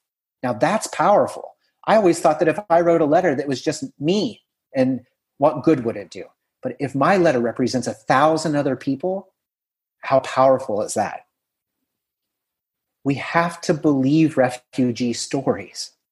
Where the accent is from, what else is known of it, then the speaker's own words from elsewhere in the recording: United States; I am an American who went to college in Pittsburgh, Pennsylvania, in the United States